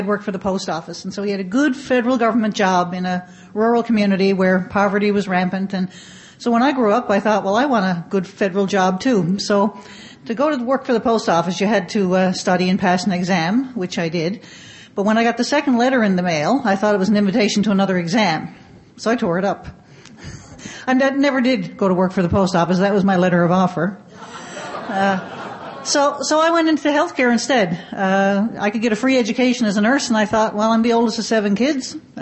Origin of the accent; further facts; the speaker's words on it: Newfoundland and Labrador, Canada; now in Nova Scotia, Canada; And I'm originally from Eastern Canada, and when I retired last year, moved back sort of home. I'm in Nova Scotia now, which is still attached to Canada. I'm from the island of Newfoundland and Labrador.